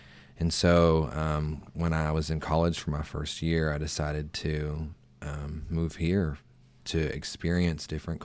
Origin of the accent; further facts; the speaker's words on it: Glasgow, Kentucky, United States; now in Louisville, United States; I live in Louisville, Kentucky. I've been a resident here since 2014. I moved here from Glasgow, Kentucky, where I was born and raised.